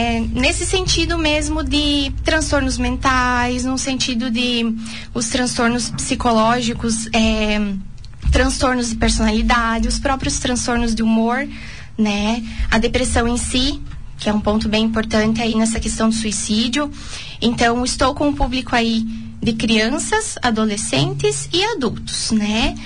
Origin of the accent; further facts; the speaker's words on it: Luzerna, Santa Catarina, Brazil; eu sou natural de Luzerna, né? Eu vim pro município faz pouco tempo.